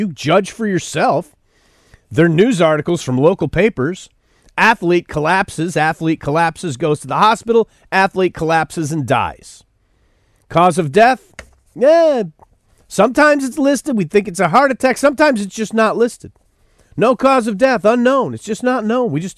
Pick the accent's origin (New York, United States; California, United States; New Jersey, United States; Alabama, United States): New York, United States; Buffalo; And I'm from Buffalo